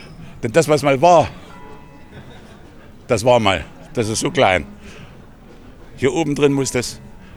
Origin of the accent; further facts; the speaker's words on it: Gera, Thuringia, Germany; nee, ich bin in Gera geboren.